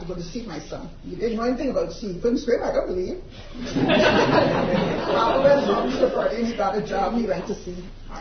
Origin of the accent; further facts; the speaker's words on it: North Side, Cayman Islands; also born or lived in George Town; I was born in Georgetown. I'm from North Side. … I guess people sort of about them because of the nation I was. I lived in North Side until I was 7.